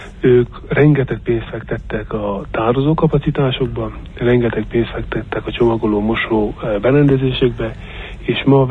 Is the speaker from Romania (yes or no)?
yes; Harghita, Romania; mert én Csíki székely vagyok